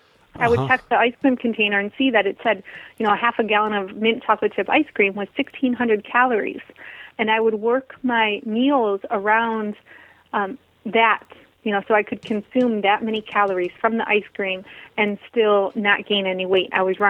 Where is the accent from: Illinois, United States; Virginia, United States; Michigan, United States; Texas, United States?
Michigan, United States; So I grew up in Michigan, the Midwest, and it was all processed food and lots of animal products.